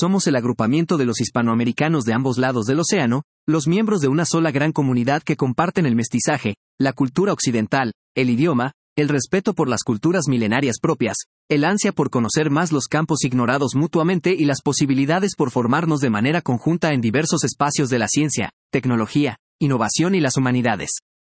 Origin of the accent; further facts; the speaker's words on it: north, Peru; now in Lima, Peru; Me siento un español de Zaragoza, sin dejar de ser peruano y norteño. En suma, me defino como un provinciano que vive en Lima y tiene dos patrias a las que defiendo por igual.